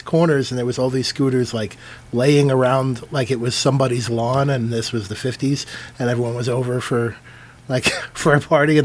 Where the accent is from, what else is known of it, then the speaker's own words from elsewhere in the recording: New York, United States; but I'm biased. I'm from New York. Brooklyn Bowl is the best show, in my opinion.